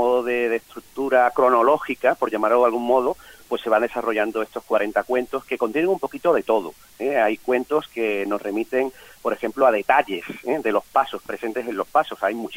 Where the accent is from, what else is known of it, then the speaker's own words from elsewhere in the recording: Seville, Andalusia, Spain; yo pertenezco a la Hermandad del Cachorro y a la Hermandad de San Gonzalo, soy nacido en Triana y criado en Triana, así que es mi barrio